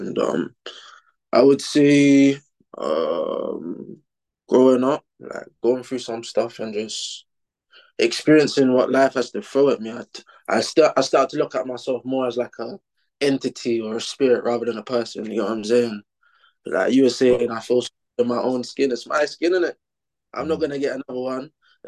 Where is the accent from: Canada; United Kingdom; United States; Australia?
United Kingdom; London; I'm from Northwest London. I'm 19 years old.